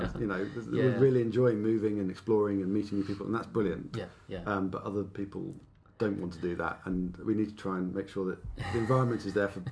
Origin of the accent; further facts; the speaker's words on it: South West England, United Kingdom; So I grew up in the southwest of England.